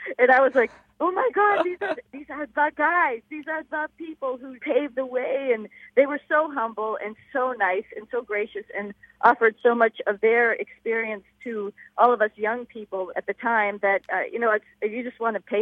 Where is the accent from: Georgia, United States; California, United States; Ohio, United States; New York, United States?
Ohio, United States; born there; I met Neil Armstrong because I was born in Ohio.